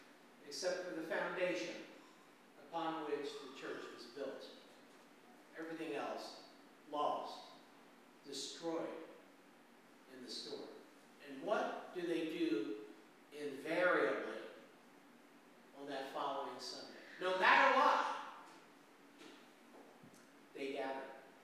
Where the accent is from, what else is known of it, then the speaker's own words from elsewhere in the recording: Florida, United States; Bonnie Jean and I come from Southwest Florida, Tampa, St. Petersburg area